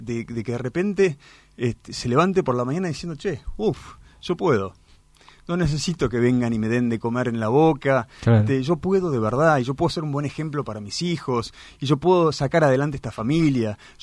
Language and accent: Spanish; New York, United States; born there; Me tocó nacer cuando papá estaba en Nueva York en representación de la Argentina, y solo por ese hecho, a pesar de que nací en Nueva York, soy argentino nativo.